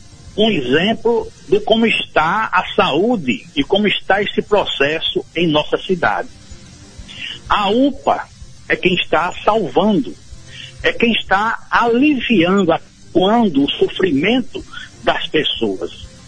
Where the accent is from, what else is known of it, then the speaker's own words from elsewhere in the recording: Guarabira, Paraíba, Brazil; eu sou guarabirense, eu nasci em Guarabira, moro em Guarabira